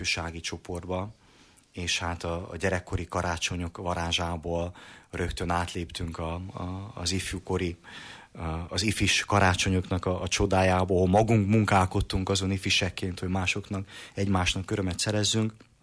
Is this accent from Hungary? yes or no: no; Târgu Mureș, Mureș County, Romania; Itt nőttem fel Marosvásárhelyen, Tömbháznegyedben, ahol akkoriban épült a templom